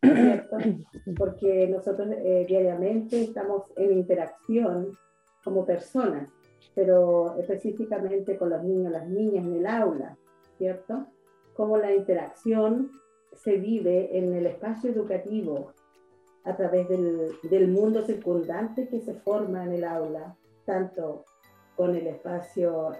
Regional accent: San Juan de la Costa, Los Lagos, Chile; mi origen fue en San Juan de la Costa. Yo soy de San Juan de la Costa, de Punotro, Mapumó, es mi tierra.

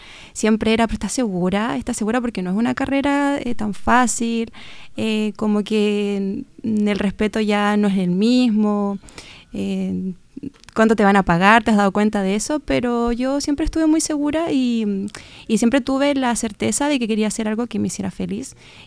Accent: Osorno, Los Lagos, Chile; yo tengo 23 años, soy de Osorno, toda mi vida he vivido acá. Mi abuela es de este lugar, mi madre, mi padre, bueno, mi padre es del sector de Trumao, pero sigue siendo cercana a esta localidad.

